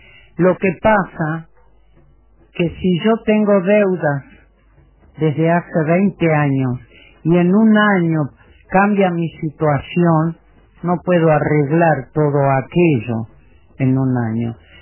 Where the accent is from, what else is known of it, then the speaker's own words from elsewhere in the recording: Uruguay; nosotros todos somos uruguayos